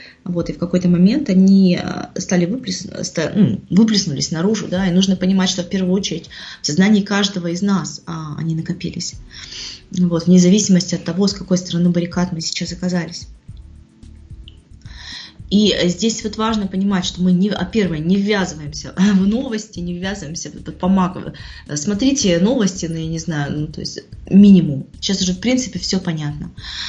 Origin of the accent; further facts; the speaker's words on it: Ukraine; то есть я сама с Украины, у меня там братья сейчас на Украине